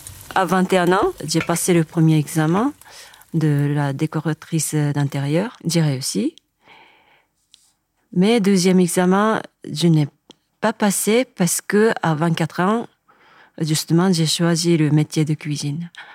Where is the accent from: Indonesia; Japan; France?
Japan; Hiroshima; French is a second language; je suis cuisinière. J'ai grandi à Hiroshima, au Japon. Du coup, j'ai grandi en ville.